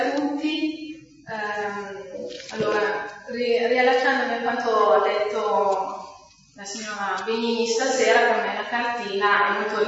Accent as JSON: {"language": "Italian", "town": "Vigevano", "region": "Lombardy", "country": "Italy", "tie": "born there", "said": "non provengo da molto distante, perché appunto sono di origini emiliane e sono nata a Vigevano, a una cinquantina di chilometri da Vercelli."}